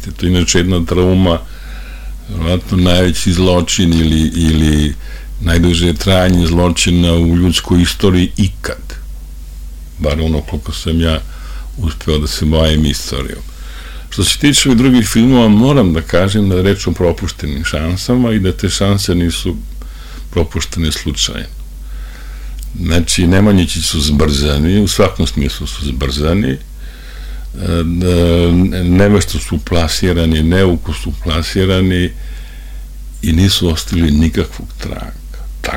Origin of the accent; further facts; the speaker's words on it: Šumadija, Serbia; ja sam Šumadinac Gruženin